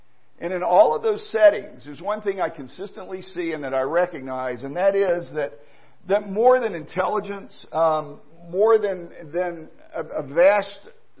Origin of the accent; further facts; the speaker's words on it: Tennessee, United States; born there; I was born in Tennessee. Not insulting my state.